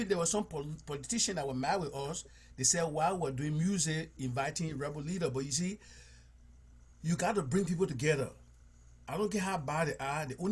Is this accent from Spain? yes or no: no; Liberia; I'm from Liberia, West Africa.